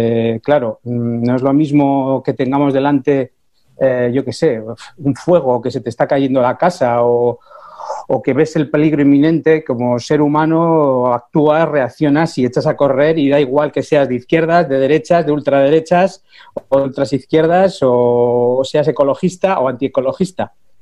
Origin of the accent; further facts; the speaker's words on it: Basque Country, Spain; tenemos que no solo pensar en nosotros como vascos, como españoles, como europeos